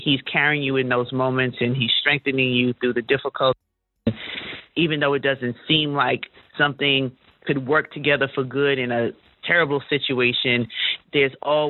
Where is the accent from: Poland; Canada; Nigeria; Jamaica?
Jamaica; You know, clearly I'm Jamaican.